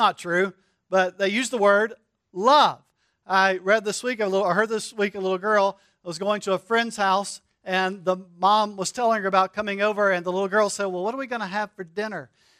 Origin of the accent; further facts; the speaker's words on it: North Carolina, United States; I grew up in North Carolina, and so I'm a huge North Carolina Tar Heels fan in college basketball.